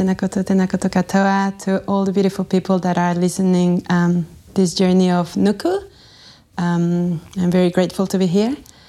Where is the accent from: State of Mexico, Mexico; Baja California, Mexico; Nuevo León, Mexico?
State of Mexico, Mexico; Texcoco; I'm very grateful that my time growing up in Texcoco was really healthy, I would say.